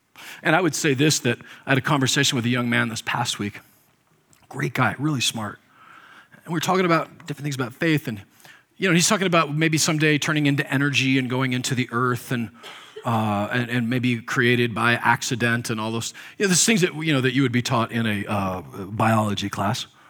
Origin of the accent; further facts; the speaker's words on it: Nebraska, United States; I'm from Nebraska, so I don't mean any disrespect.